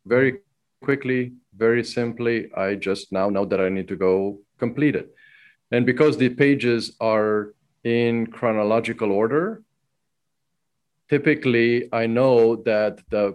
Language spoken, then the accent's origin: English; Romania; First of all, growing up in Romania, I've used fountain pens as my way of writing.